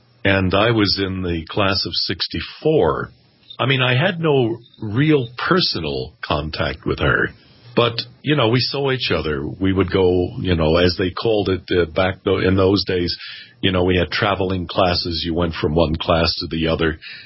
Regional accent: Hawthorne, New Jersey, United States; also born or lived in Paterson, New Jersey; I was born in Paterson, New Jersey, and grew up in Hawthorne, New Jersey, right next door.

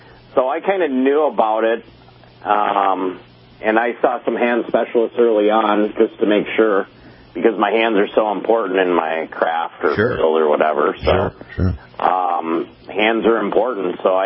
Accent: Minnesota, United States; I grew up in Minnesota, so I had 7 months off

